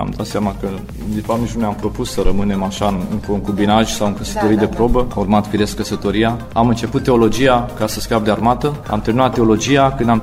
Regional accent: Târgu Jiu, Gorj County, Romania; știam unde voi merge, în orașul meu natal, Târgu Jiu

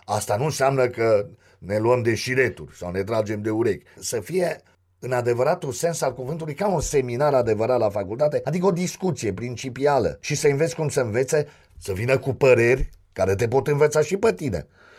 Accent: Cluj-Napoca, Cluj County, Romania; Aveam o clădire în preajma locului unde am copilărit

